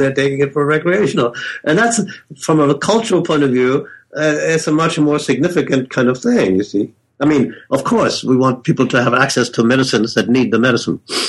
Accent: Germany; I lived in Germany I was born in Germany in 1936, so I experienced Second World War in Germany.

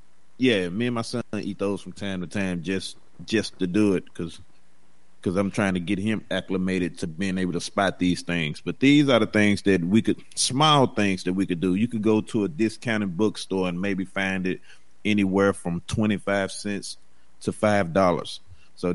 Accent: the South, United States; You know, I'm from the South just as well as Scotty.

